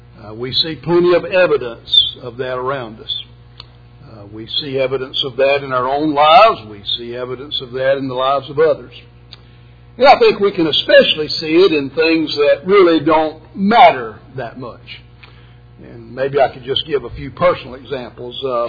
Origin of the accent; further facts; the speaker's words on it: Florida, United States; my dad was a Florida Gators fan, and of course, growing up in Florida, I sort of took after